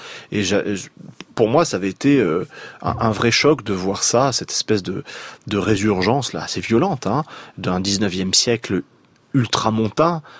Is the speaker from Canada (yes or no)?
no; France; moi donc, en tant que Français